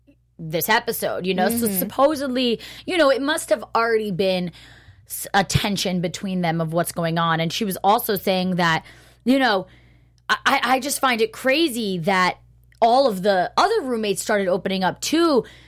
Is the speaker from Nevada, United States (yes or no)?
no; New Jersey, United States; because I am from Jersey here